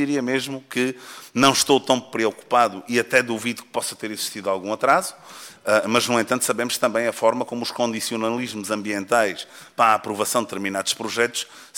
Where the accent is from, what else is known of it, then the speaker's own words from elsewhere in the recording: Alentejo, Portugal; eu que sou do Alentejo, sei perfeitamente o impacto das alterações climáticas na minha região